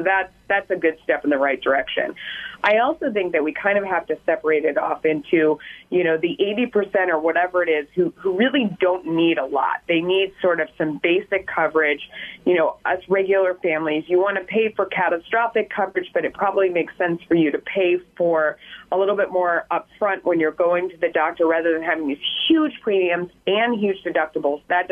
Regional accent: Hollywood, California, United States; But I grew up in Hollywood, and you know, I have to say, when I came to Fox News

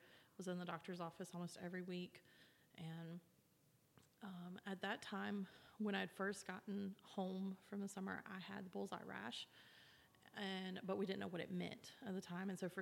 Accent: Huntsville, Alabama, United States; now in Birmingham, United States; I am from Huntsville originally. I have been in Birmingham about 8 years. I am in my early 30s

